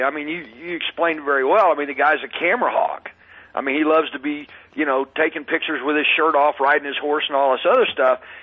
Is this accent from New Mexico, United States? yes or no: no; Texas, United States; I'm from Texas. I barely speak English, much less Russian.